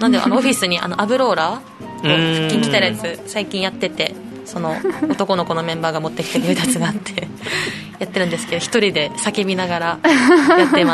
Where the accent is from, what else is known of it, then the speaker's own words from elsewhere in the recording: Ashiya, Hyogo, Japan; also born or lived in Osaka; まあ、物心ついた時から関西にいて、うんうん、一瞬大阪にいた時期もあったんですけど、基本的に神戸 の中でも芦屋って場所があって、そこであの地元で暮らしてました